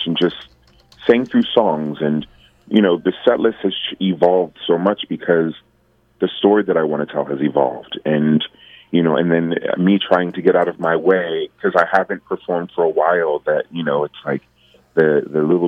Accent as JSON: {"language": "English", "town": "Niceville", "region": "Florida", "country": "United States", "tie": "born or raised there", "said": "I was supposed to do my solo show in my hometown of Niceville, Florida, back in March"}